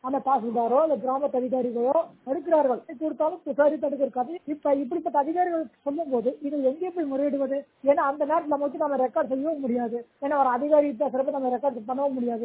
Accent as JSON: {"language": "Tamil", "town": "Coimbatore", "region": "Tamil Nadu", "country": "India", "tie": "born or raised there", "said": "என்னுடைய சொந்த ஊர் கோயம்புத்தூர்"}